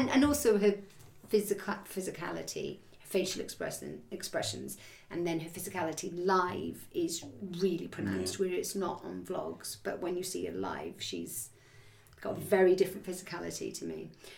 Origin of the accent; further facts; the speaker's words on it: Wales, United Kingdom; accent: Welsh; I mean, I know I am Welsh, and I know that I do sound Welsh, especially when I've had a few wines or I'm angry. But generally, day to day, my accent's always been there, but it's softer.